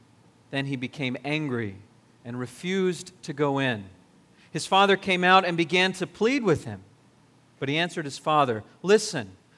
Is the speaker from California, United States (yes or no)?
yes; California, United States; I grew up in Southern California, and out west there's a chain of family restaurants called Marie Callender's.